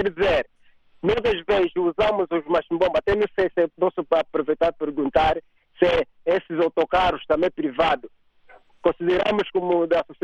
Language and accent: Portuguese; Angola; nós como angolanos é que estamos a pagar o preço